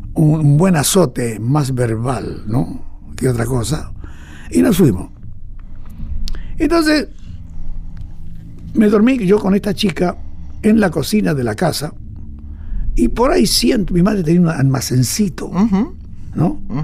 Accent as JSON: {"language": "Spanish", "region": "Misiones", "country": "Argentina", "also_born_or_lived": "Buenos Aires", "said": "Entonces nos vinimos nosotros de Misiones a Buenos Aires."}